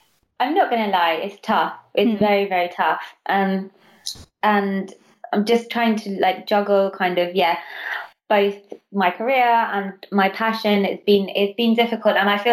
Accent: Gibraltar; growing up in Gibraltar, I've always, like I said, had an interest in Indian dancing

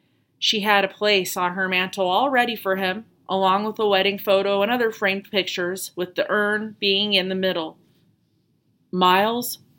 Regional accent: Pueblo, Colorado, United States; my hometown of Pueblo, Colorado has been thrown into the limelight a week or so ago.

